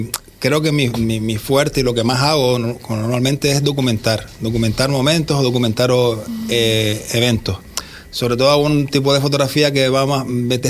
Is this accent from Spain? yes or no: yes; Gran Tarajal, Canary Islands, Spain; sobre todo en el municipio de Tuineje, que yo soy de Gran Tarajal